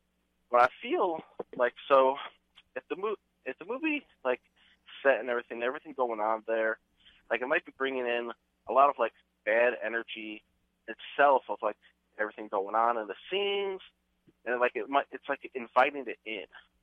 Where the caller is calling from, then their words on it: Whiting, Indiana, United States; Whiting, Indiana.